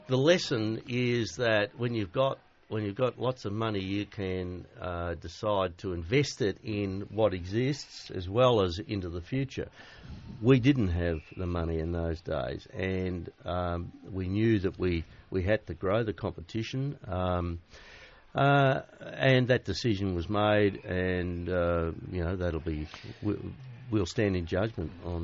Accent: Sandringham, Victoria, Australia; In Sandringham, Melbourne.

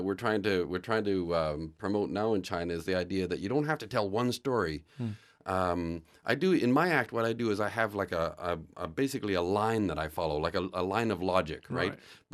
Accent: Canada; as a Canadian, I know what people around the world think about Canada.

